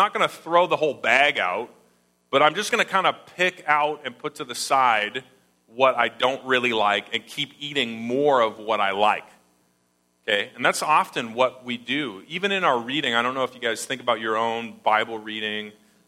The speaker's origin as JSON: {"language": "English", "country": "Canada", "said": "I've got a mental picture because I'm Canadian, what a grab bag is."}